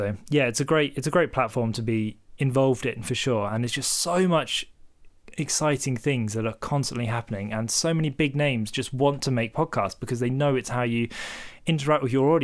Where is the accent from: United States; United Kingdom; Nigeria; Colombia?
United Kingdom; Hythe, South East England; born there; Yeah, so I would normally tell people I was born in Southampton because not a lot of people know where Hythe is, but I was actually born in Hythe, which is, of course, just across the water from Southampton.